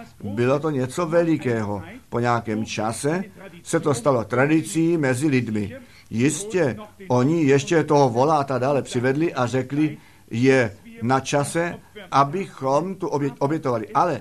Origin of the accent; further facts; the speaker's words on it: Arizona, United States; Vždyť já jsem z Arizony